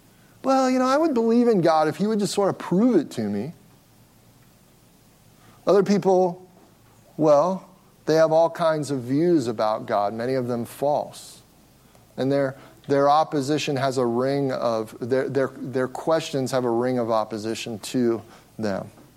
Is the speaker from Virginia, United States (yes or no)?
no; Ohio, United States; And we had these, you know, we had basements in the Midwest where I grew up in Ohio.